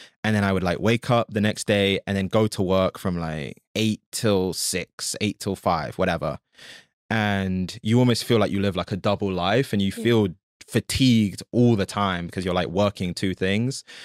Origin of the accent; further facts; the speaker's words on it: London, United Kingdom; moved away as an adult; I grew up in London. Mm-hmm. And then when I graduated uni, which is like 4 years ago, 5 years ago, I moved to New Jersey and then I moved to New York.